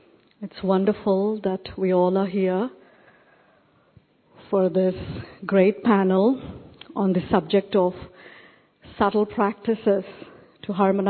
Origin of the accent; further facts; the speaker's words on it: New York, United States; from New York, and I'm here to introduce them.